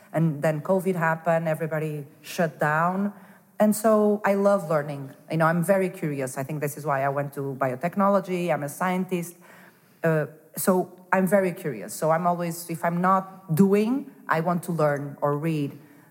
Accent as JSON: {"language": "English", "town": "Porto", "region": "Norte", "country": "Portugal", "tie": "born or raised there", "also_born_or_lived": "Denmark", "moved": "as an adult", "said": "So I was born in Porto and raised in Porto"}